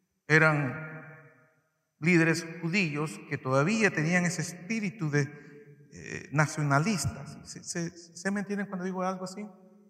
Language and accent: Spanish; El Salvador; born there; Yo nací en El Salvador y estoy muy contento, muy alegre de mi país, de las personas que viven en El Salvador.